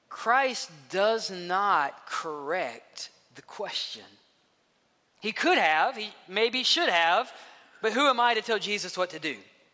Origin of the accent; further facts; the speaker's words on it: Mississippi, United States; I grew up in Mississippi.